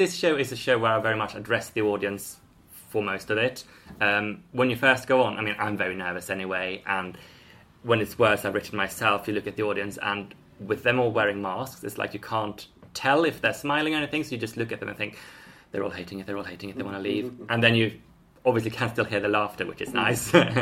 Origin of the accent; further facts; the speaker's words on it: Sweden; now in Highgate, United Kingdom; I'm from Sweden.